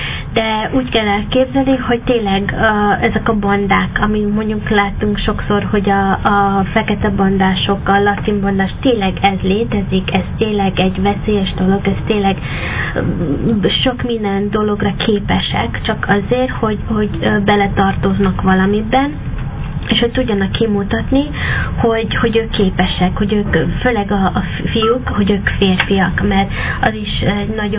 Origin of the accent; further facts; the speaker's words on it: United States; born or raised there; now in Hungary